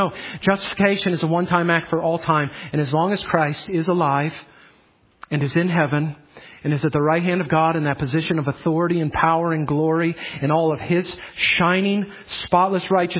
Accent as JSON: {"language": "English", "town": "Chicago", "region": "Illinois", "country": "United States", "said": "maybe it's because I'm from the Chicago area, I'm more familiar with it."}